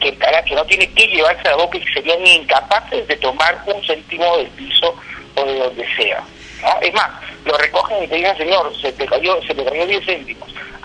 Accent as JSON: {"language": "Spanish", "country": "Peru", "said": "A mí me preocupa eso como peruano, me preocupa como padre"}